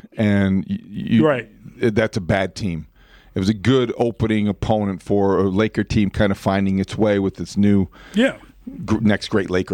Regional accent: Indiana, United States; Growing up in Northwest Indiana

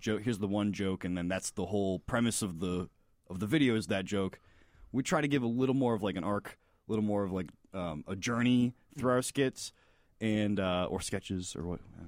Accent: Florida, United States; now in Chicago, United States; I'm from Florida. You know, decided to move up to Chicago and get the team back together.

